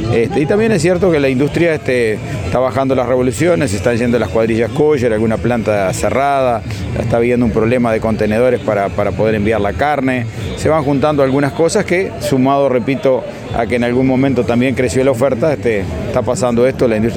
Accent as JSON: {"language": "Spanish", "country": "Uruguay", "said": "será porque soy uruguayo y siempre estamos con alguna alerta"}